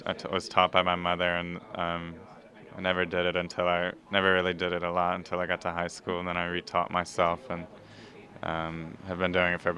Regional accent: Virginia, United States; I'm from Virginia originally.

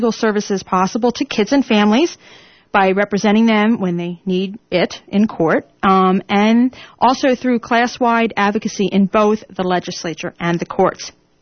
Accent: Pennsylvania, United States; Now, I'm from Pennsylvania, and we had orphanages

